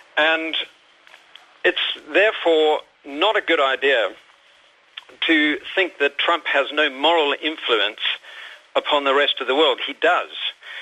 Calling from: Fuengirola, Andalusia, Spain; Fuangirola.

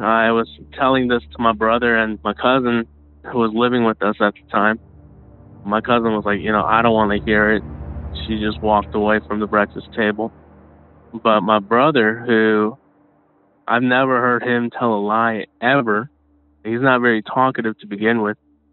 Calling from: Dallas, Texas, United States; I'm calling in from Dallas, Texas.

